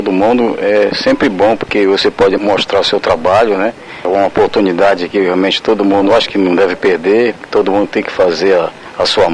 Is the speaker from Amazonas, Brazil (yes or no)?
yes; Manaus, Amazonas, Brazil; now in Fortaleza, Brazil; Sou de Manaus, Amazonas. Estou morando em Fortaleza já faz aí 5 anos.